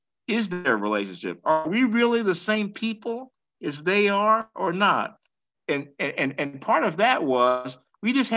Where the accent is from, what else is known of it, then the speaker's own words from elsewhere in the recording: Atlanta, Georgia, United States; I used to go back and think about growing up in Atlanta, Georgia, which is where I went to elementary school. And I went to an all-Black elementary school and lived in a Black neighborhood, et cetera, et cetera.